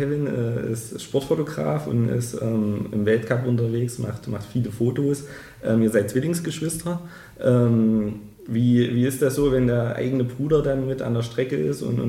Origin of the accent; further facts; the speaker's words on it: Thuringia, Germany; Als Thüringer sind wir natürlich auch Biathlon verwöhnt und stolz auf unsere Biathleten.